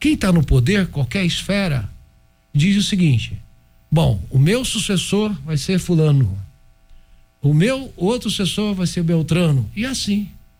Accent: Goiás, Brazil; eu nasci na cidade de Goiás, sou goiano, sou brasileiro, conheço o mundo

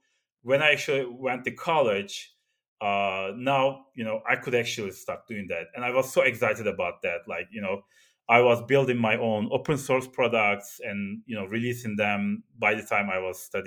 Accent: Turkey; Growing up in Turkey, this is like the end of 80s, so I'm getting old.

